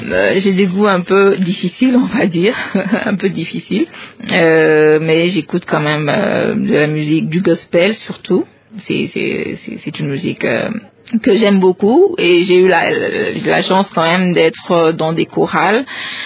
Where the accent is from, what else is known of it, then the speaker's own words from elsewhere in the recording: Boamanda, Équateur, DR Congo; J'ai grandi à Boamanda pendant un moment avec mon père à l'Équateur. C'est dans la province de l'Équateur, c'est une mission catholique.